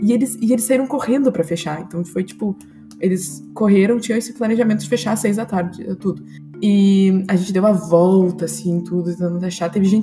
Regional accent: Brazil; E as minhas amigas aqui sempre perguntam isso, assim, quando eu falo que sou brasileira, as feministas aqui perguntam, tá, e a polícia aí, né?

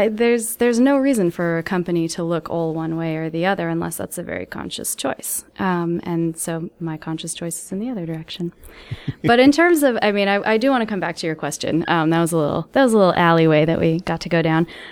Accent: Los Angeles, California, United States; also born or lived in England; So I was born in Los Angeles. My whole family's English. I went back and forth between Los Angeles and a few places in England as a kid.

